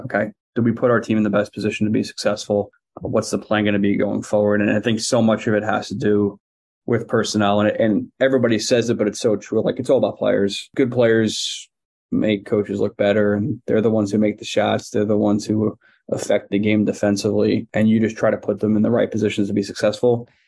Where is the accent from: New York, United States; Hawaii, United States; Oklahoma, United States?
New York, United States; Long Island; Yeah, so I grew up on Long Island.